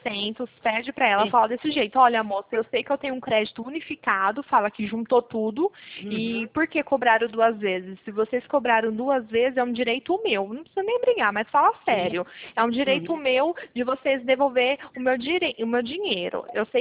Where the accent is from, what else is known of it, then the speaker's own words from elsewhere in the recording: Pirassununga, São Paulo, Brazil; eu moro aqui no interior, né? Eu sou de Pirassununga, meu marido trabalha na 51, que é a terra da cachaça.